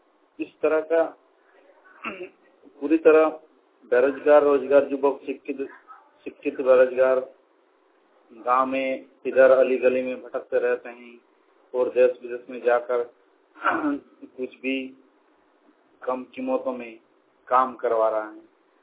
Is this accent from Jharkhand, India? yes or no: yes; Jharkhand, India; ग्राम कुड़ियाम, post नगरी, थाना नंदा, जिला जामताड़ा का निवासी हूँ।